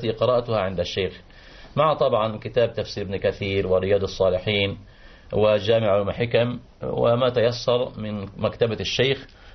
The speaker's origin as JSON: {"language": "Arabic", "town": "Al-Shin", "region": "Gharbia", "country": "Egypt", "tie": "born or raised there", "said": "أعمل إماما وخطيبا في أوقاف الغربية بمسجد النور في قريتي الشين."}